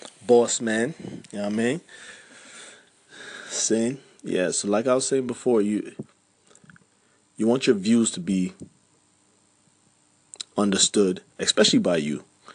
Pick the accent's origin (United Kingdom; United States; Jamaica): Jamaica; I'm from Jamaica, you know what I'm saying? If you can't figure it out already, bad man from Jamaica, boss man.